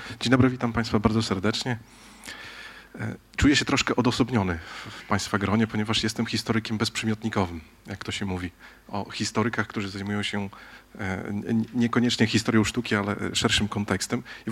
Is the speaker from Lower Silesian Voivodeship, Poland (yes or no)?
no; Białystok, Podlaskie Voivodeship, Poland; pochodzę z miasta, w którym Zamenhof się urodził